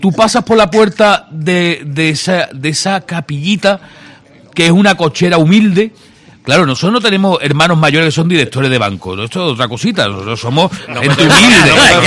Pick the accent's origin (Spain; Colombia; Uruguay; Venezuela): Spain; Seville, Andalusia; now in Jerez de la Frontera, Spain; yo no soy de Jerez, yo hace 3-4 años que vivo en Jerez, soy sevillano por los cuatro costados.